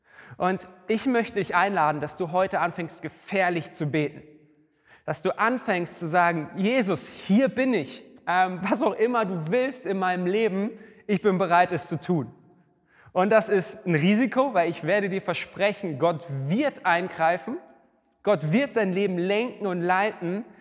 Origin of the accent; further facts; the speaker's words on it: Starnberg, Bavaria, Germany; in meine Heimat nach Starnberg. Ich komme eigentlich aus dem schönen Süden, da wo es schön ist, nicht so wie bei uns im Pott